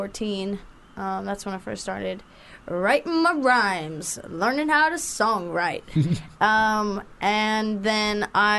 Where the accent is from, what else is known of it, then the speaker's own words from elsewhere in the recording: North Carolina, United States; also born or lived in Latvia; from Latvia, where I spent my high school years, which is where I'm not from. I'm from North Carolina the United States of America.